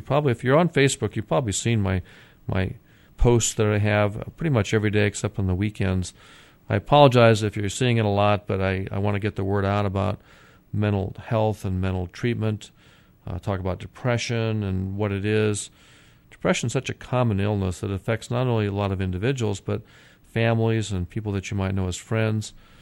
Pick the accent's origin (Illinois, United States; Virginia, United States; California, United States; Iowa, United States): Iowa, United States; Prior to that, I'm from Iowa, from the Midwest, where I did a lot of my early childhood and a lot of training.